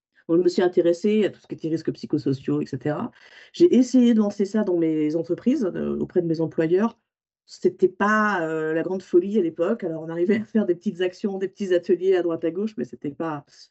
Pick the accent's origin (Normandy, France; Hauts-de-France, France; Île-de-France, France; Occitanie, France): Île-de-France, France; je viens de l'Île-de-France, contrairement à mon nom de famille qui, lui, a des connotations basques